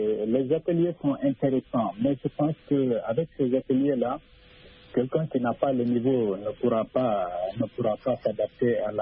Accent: Guinea; now in New York, United States; Bon, je suis originaire de la Guinée.

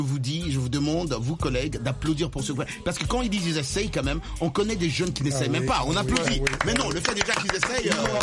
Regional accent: United States; Nous sommes des Américains ici aux États-Unis.

